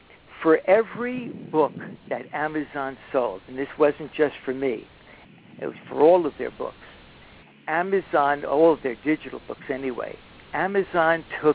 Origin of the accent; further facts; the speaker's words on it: New York City, New York, United States; Oh, yeah. I mean, I am absolutely a Bronx boy. My story is not exactly a Horatio Alger story, mm-hmm. but my origins are pretty humble and common. I was born in the South Bronx, actually on